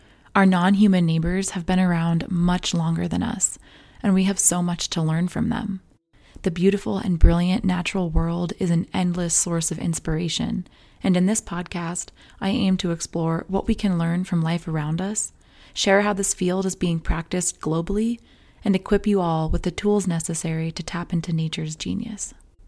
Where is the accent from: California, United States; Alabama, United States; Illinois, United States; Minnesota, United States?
California, United States; I grew up in the Bay Area and also lived in the desert of Southern California for a few formative years.